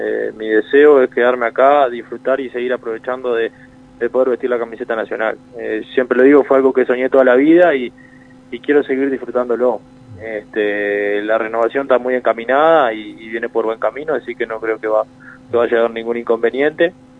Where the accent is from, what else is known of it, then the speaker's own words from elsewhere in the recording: Rodríguez, San José, Uruguay; Soy de Rodríguez, sí, departamento de San José, pero de Rodríguez.